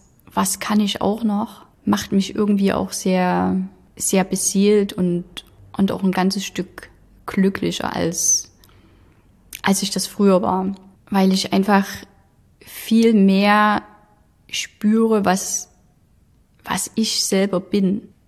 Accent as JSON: {"language": "German", "country": "Germany", "tie": "born or raised there", "said": "Ich bin ja aufgewachsen in der DDR"}